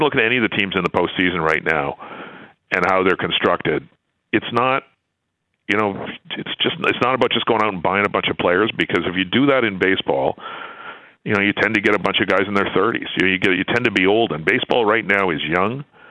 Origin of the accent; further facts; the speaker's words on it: Canada; I'm a Canadian and we got some stuff wrong.